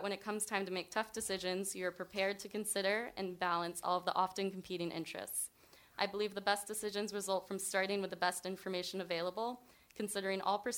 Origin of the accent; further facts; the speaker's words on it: Kodiak, Alaska, United States; As someone who was born and raised in Kodiak and a longtime subsistence user